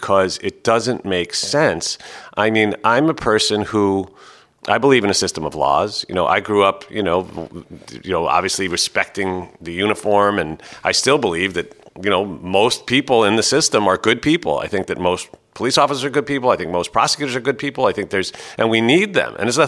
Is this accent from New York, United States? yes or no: yes; New York City, New York, United States; born there; I was born in New York City